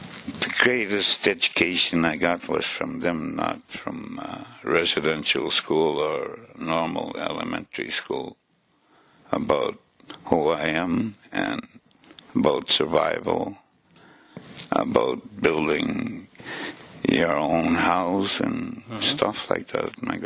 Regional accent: South Indian Lake, Manitoba, Canada; I was raised up, and I grew up in South Indian Lake.

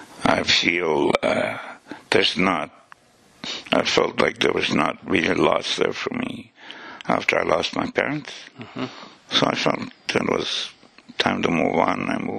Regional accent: South Indian Lake, Manitoba, Canada; Originally, I'm from South Indian Lake.

